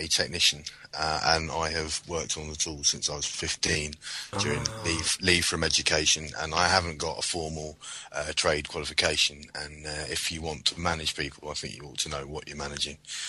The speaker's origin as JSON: {"language": "English", "region": "South East England", "country": "United Kingdom", "said": "I'm doing an electrical course with Train for Trade Skills, and I'm from Surrey in south of England."}